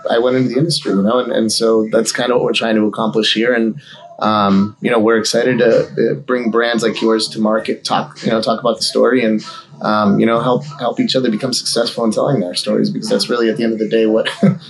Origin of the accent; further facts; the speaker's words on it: Guatemala; Because I'm from Guatemala and we have hammocks everywhere.